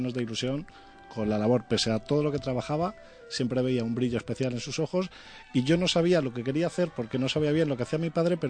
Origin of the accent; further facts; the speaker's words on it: Madrid, Community of Madrid, Spain; born there; Soy nacido en Madrid, pero de familia, mi familia es andaluza por un lado y extremeña de otro, pero yo ya soy el primer hermano que nació aquí en Madrid.